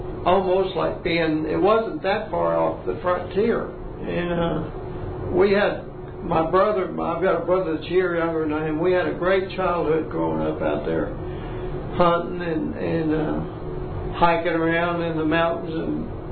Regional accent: Clovis, New Mexico, United States; also born or lived in Enid, Oklahoma / Oklahoma City, Oklahoma / Roswell, New Mexico; I moved to Oklahoma City when I was about 2 years old, and from Oklahoma City we moved to Clovis, New Mexico in 1950.

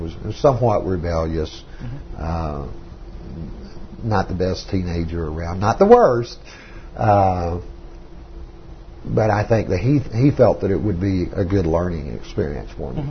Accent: Lubbock, Texas, United States; While I was growing up in Lubbock, virtually the main thing that I did as a teenager was roller skating in Carlisle and played with the roller hockey team there.

